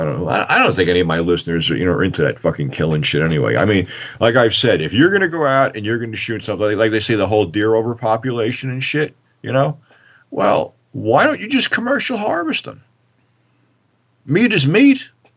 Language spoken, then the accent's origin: English; New Jersey, United States; We're from Jersey, you know. That's a Jersey thing, you know.